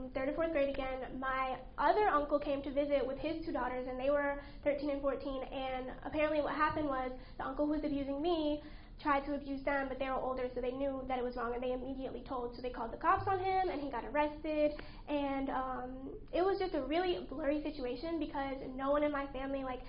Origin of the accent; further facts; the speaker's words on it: New York, United States; born there; So I was born in New York to a very young mother. She was only 17.